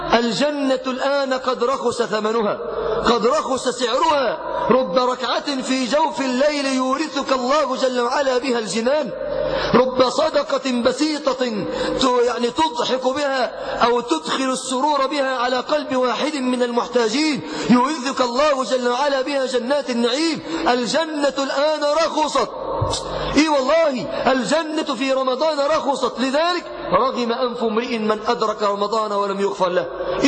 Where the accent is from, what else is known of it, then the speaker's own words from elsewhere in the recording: Mansoura, Dakahlia, Egypt; احنا عندنا في المنصورة